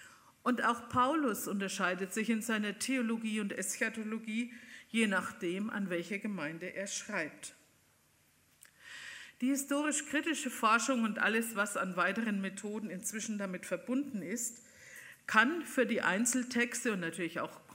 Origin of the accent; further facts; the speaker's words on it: Bavaria, Germany; accent: Franconian; Ich musste meinen Dialekt gleich von Anfang an entschuldigen, weil ich immer hinterher nach Vorträgen angesprochen werde, ob ich aus Franken komme.